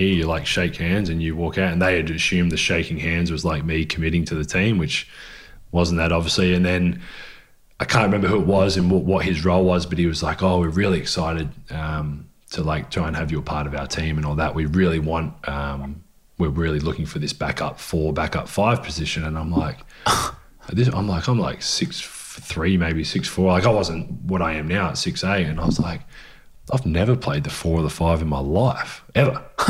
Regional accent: Adelaide, South Australia, Australia; It was as a kid growing up in Adelaide

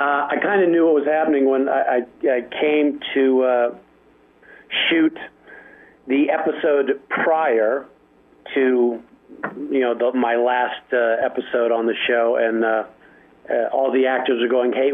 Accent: Washington, District of Columbia, United States; also born or lived in Alexandria, Virginia; So I grew up in Washington, D.C. and Alexandria, Virginia.

